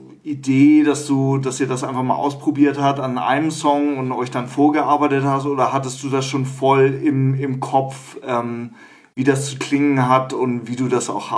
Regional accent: Hamburg, Germany; Obwohl, ich war ja noch nicht drin als Hamburger.

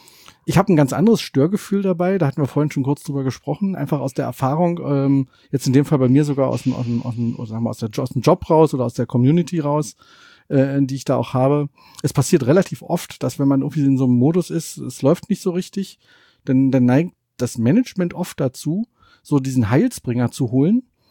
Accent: East Germany, Germany; Ich würde als Ossi gerne noch was dazu sagen.

